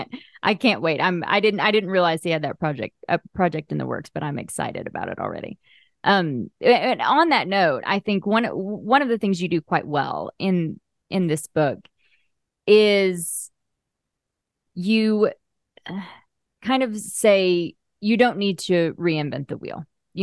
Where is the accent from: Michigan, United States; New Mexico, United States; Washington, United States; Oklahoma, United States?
Oklahoma, United States; I grew up in Oklahoma, in Southern Oklahoma, which is, we used to affectionately call it the buckle of the Bible Belt.